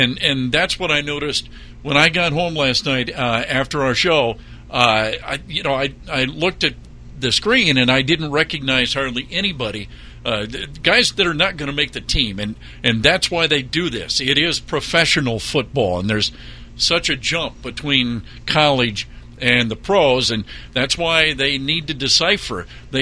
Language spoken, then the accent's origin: English; Canton, Ohio, United States; Canton was the city of my birth.